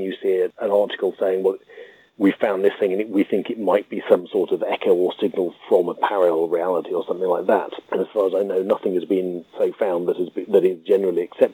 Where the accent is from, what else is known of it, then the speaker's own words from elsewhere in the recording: United Kingdom; There's probably more Britishness in them than I'm personally aware of, because I myself am just as British.